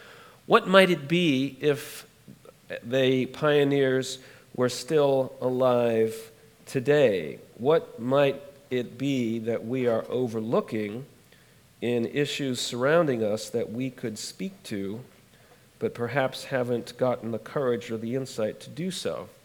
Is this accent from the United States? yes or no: no; United Kingdom; born there; I was born in England, so I know something about the monarchy.